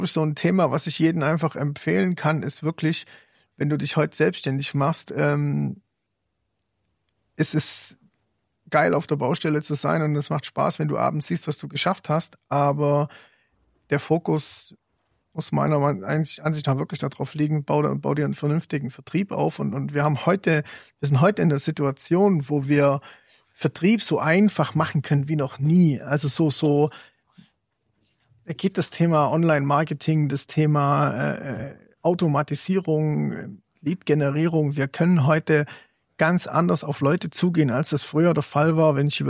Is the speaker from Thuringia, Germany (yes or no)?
no; Zwickau, Saxony, Germany; born there; moved away as an adult; So mit 26 habe ich meine Koffer gepackt, bin aus Zwickau weg. Ich war in der Nähe von Zwickau, bin ich geboren